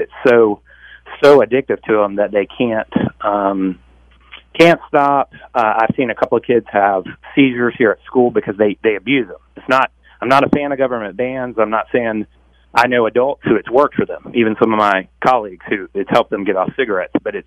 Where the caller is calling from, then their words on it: South Carolina, United States; South Carolina. Yep, South